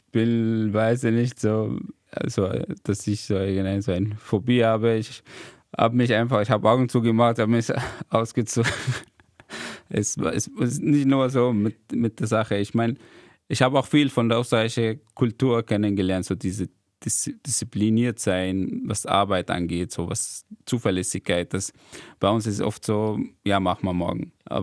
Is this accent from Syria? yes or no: yes; Damascus, Syria; now in Germany; ich komme aus Damaskus.